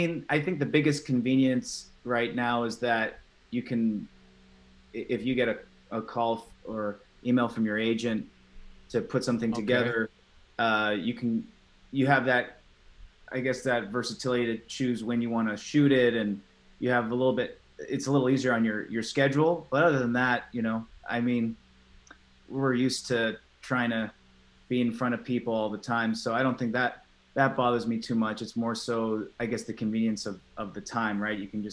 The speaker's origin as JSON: {"language": "English", "country": "Canada", "lives_now": "Los Angeles, United States", "said": "I'm in LA, actually. I am Canadian, but I spend a lot of my time in Los Angeles. We go back and forth."}